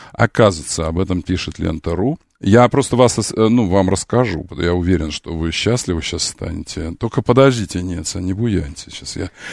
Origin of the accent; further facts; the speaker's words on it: Moscow, Russia; Мы такие, мы щедрые, москвичи очень щедрые.